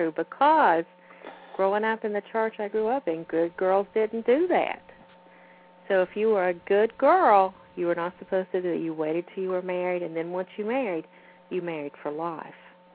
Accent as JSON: {"language": "English", "region": "Appalachia", "country": "United States", "tie": "born or raised there", "said": "I grew up in the Appalachian area, Bible Belt area, and that was another thing."}